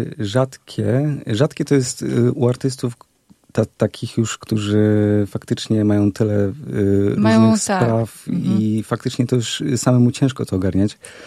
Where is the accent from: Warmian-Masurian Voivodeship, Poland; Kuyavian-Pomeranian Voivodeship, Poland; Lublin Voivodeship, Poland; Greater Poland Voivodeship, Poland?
Warmian-Masurian Voivodeship, Poland; Elbląg; born there; Ja urodziłem się w Elblągu.